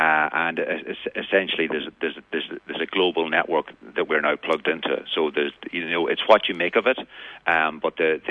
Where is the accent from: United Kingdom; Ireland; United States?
Ireland; Creeslough, Ulster; now in Galway, Ireland; Yeah, I grew up in Creasla, and I came to Galway to university in about 1980, and I've been pretty much here ever since.